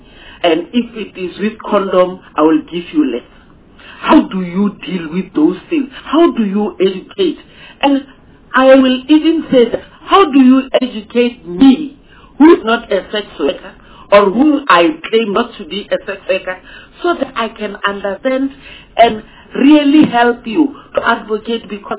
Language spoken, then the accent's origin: English; Rustenburg, North West, South Africa; I'm from Northwest. I'm from around Rustenburg, Bujanala.